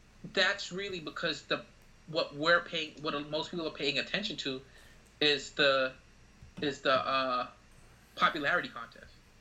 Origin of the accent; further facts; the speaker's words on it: Boston, Massachusetts, United States; we grew up in Boston, which was a major controversy when it came to busing.